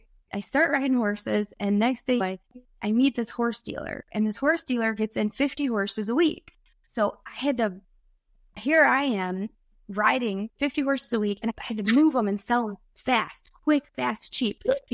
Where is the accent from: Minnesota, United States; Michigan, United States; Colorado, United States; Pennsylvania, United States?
Michigan, United States; I grew up just outside of Detroit in the suburbs.